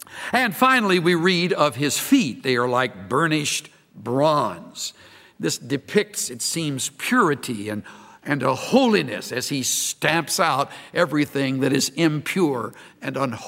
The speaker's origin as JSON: {"language": "English", "town": "El Campo", "region": "Texas", "country": "United States", "said": "I'm from El Campo. And outside of Texas, most folks kind of chuckle when they hear that."}